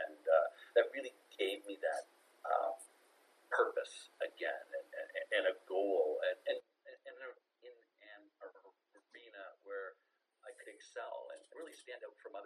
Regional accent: Windsor, Ontario, Canada; Had aspirations of every kid growing up in Windsor

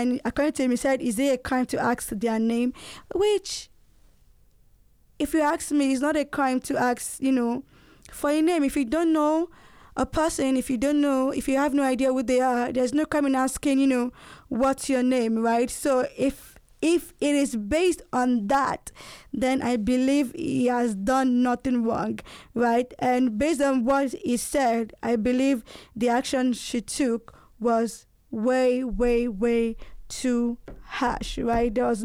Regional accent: Nigeria; in my home country, Nigeria.

